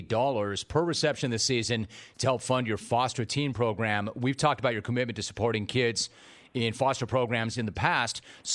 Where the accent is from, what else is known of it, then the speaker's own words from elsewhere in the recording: Los Angeles, California, United States; I grew up in Los Angeles. I'm a California native.